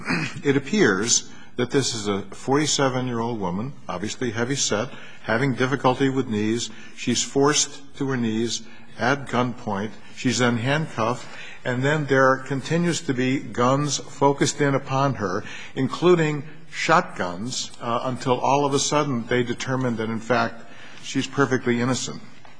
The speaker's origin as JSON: {"language": "English", "region": "Vermont", "country": "United States", "said": "I found it interesting that you actually cited one of my cases. I'm from Vermont."}